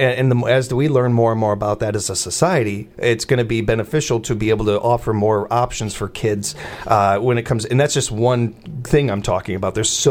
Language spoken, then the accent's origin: English; Chicago, Illinois, United States; I can't help but go back to my youth and growing up in Chicago and the way the school system was there.